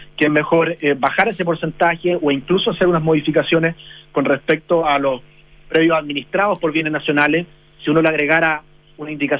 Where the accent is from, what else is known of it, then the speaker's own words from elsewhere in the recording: Chile; es lo que me identifica como chileno